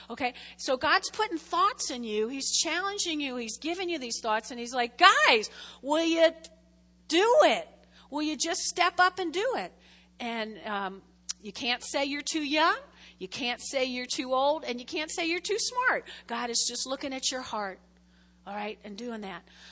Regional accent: New York, United States; I'm from New York, you know, New York area.

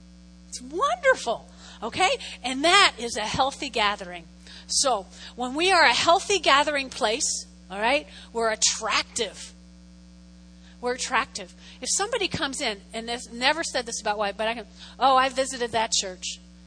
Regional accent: New Jersey, United States; I'm from North Jersey, right?

